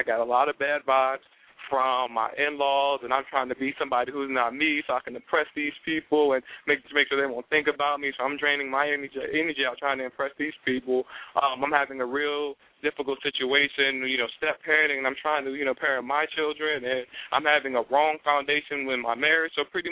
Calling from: Washington, District of Columbia, United States; down here in D.C.

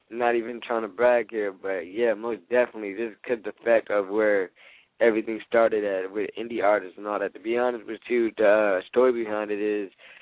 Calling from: Atlanta, Georgia, United States; So I'm calling from Atlanta.

